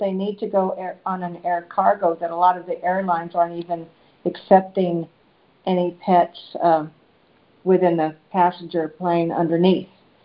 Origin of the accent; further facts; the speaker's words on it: Florida, United States; We're from Central Florida, and we're going to be leaving town ahead of the hurricanes